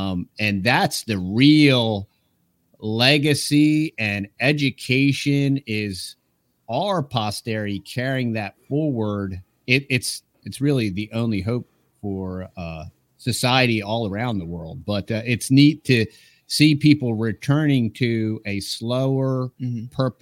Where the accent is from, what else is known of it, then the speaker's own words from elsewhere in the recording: United States; I mean, I live in America. I'm an American.